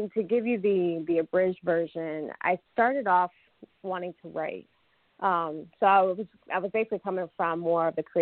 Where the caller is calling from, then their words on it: Atlanta, Georgia, United States; Actually, this is, in fact … calling in from the Atlanta area.